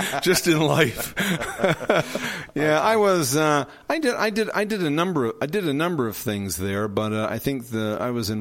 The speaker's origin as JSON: {"language": "English", "town": "Halifax", "region": "Nova Scotia", "country": "Canada", "tie": "born or raised there", "said": "I was born and raised in Halifax, Nova Scotia."}